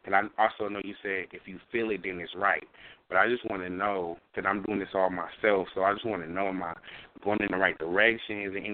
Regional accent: Richmond, California, United States; I'm from Richmond, California.

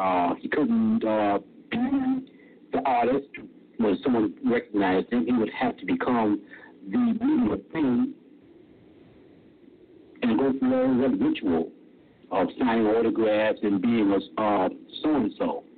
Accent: Chicago, Illinois, United States; I never understood it in the first place because when I grew up in Chicago, people talked about show business as a frivolous situation.

